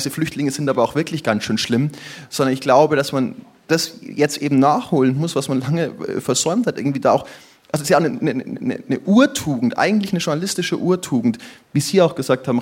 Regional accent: Bavaria, Germany; durch Niederbayern, wo ich herkomme

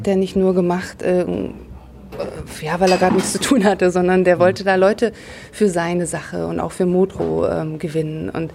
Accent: Bavaria, Germany; Ich bin total, ja. Ich bin in Bayern groß geworden, ja.

